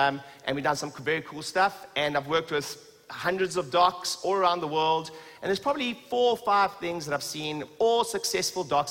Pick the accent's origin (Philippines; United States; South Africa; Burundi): South Africa; now in London, United Kingdom; So originally from South Africa, I qualified in South Africa.